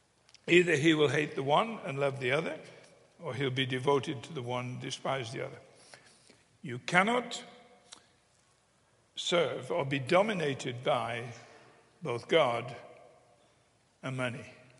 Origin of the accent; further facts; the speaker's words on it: England, United Kingdom; Going back to when I was a child, growing up in England